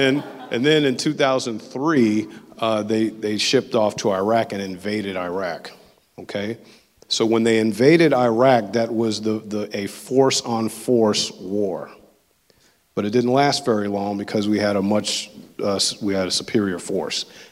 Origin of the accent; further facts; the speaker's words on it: Memphis, Tennessee, United States; for me, my first duty station, I'm from Memphis, Tennessee, I joined, and I was sent to Fort Carson, Colorado in 2004.